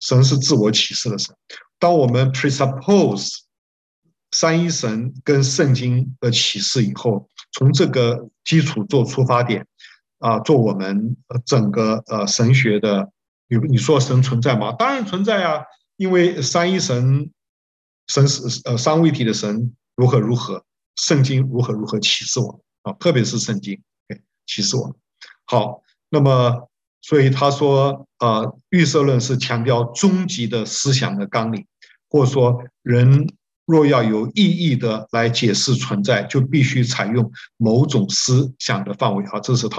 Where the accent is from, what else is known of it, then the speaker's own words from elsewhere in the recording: Taiwan; 我们从台湾来的，我进 Westminster 比他整整晚10年。